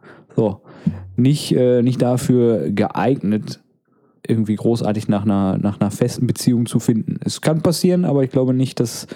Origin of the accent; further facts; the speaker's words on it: North Rhine-Westphalia, Germany; Außerdem kommen wir aus dem Ruhrpott. Hier sagt man das so.